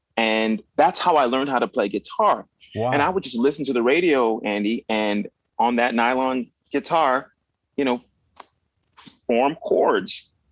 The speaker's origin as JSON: {"language": "English", "town": "Winnipeg", "region": "Manitoba", "country": "Canada", "tie": "born there", "said": "I mean, I was born in Winnipeg."}